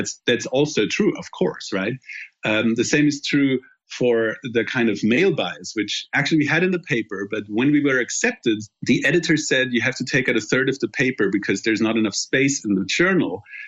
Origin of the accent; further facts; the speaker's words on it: Germany; English is a second language; particularly in my home country in Germany